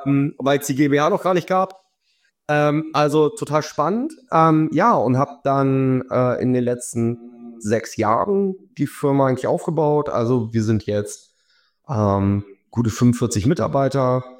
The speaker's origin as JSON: {"language": "German", "region": "Lower Saxony", "country": "Germany", "said": "In der nächstgrößeren Stadt meiner Heimat, hier in Hildesheim."}